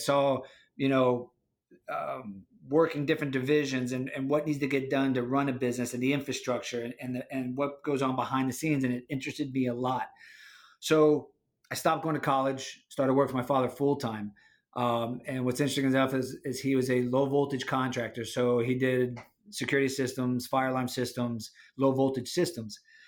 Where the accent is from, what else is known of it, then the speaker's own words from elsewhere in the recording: Miami, Florida, United States; I'm from Miami. So left out of Miami, did my 10 years, came back to Miami